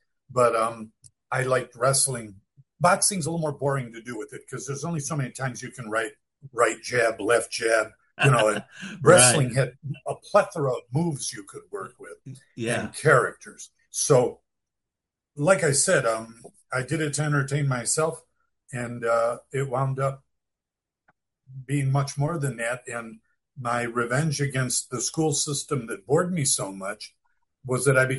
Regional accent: Cleveland, Ohio, United States; born there; in the Cleveland area where I was born and lived in Cleveland at that time.

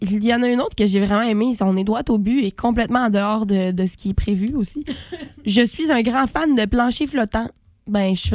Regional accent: Quebec, Canada; Je viens du Saguenay.

